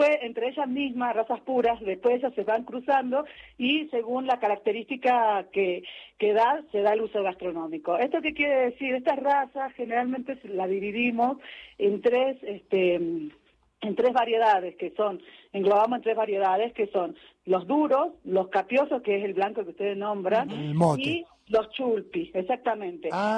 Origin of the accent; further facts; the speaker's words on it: Jujuy, Argentina; nosotros somos la puerta de Latinoamérica, siempre me ha parecido eso, y lo somos, porque de acá, desde el portal de Jujuy, hacia toda Latinoamérica